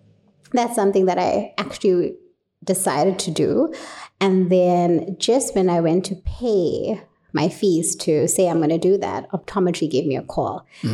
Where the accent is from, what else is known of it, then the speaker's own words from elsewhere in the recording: Durban, KwaZulu-Natal, South Africa; So optometry, I studied in Durban. I'm originally from Durban, KZN.